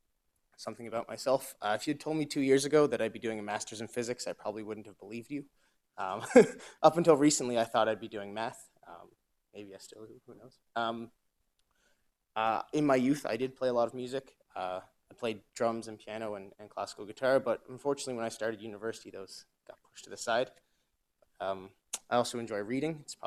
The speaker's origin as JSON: {"language": "English", "region": "Newfoundland and Labrador", "country": "Canada", "said": "I'm from Newfoundland, Canada. I studied at the only university in Newfoundland. That's Memorial University."}